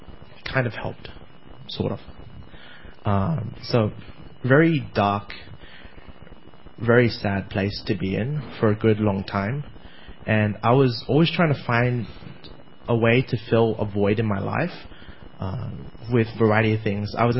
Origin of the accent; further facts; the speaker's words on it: Australia; I'm Australian.